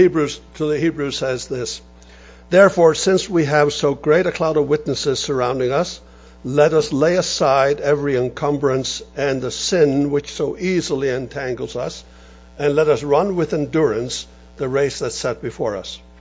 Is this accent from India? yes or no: no; Faroe Islands; accent: Faroese; first language Faroese; English is a second language; now in United States; But I still have that slight Faroese accent because of my native tongue. When I came to the States in 65, I didn't speak a word of English.